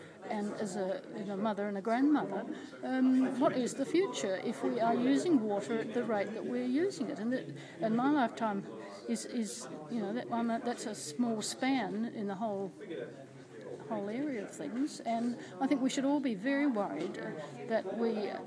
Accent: Bordertown, South Australia, Australia; As a child growing up in Bordertown, we know the value of water, and we never wasted it.

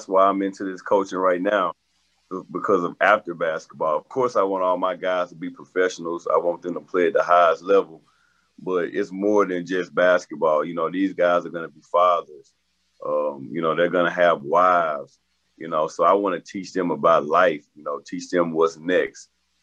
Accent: Little Rock, Arkansas, United States; But, you know, me, I'm from Arkansas, I'm from Little Rock, so, you know, I'm going to tackle the state hard when it comes to their recruiting. I love my state, I love my city

